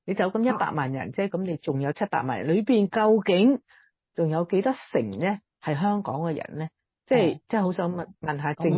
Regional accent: China; 我都系中国出身啦，

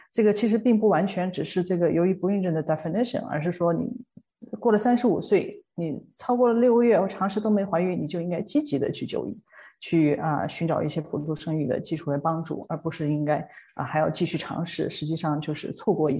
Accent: China

